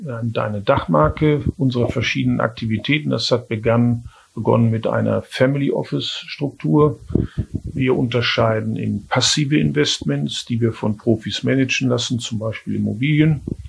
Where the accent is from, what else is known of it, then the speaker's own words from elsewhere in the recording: Germany; aber ich bin Deutscher, ich bleibe auch in Deutschland.